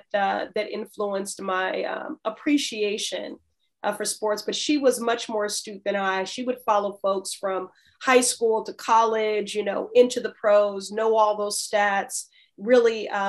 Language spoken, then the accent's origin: English; Chicago, Illinois, United States; So I was raised in Chicago. I lived there 18 years.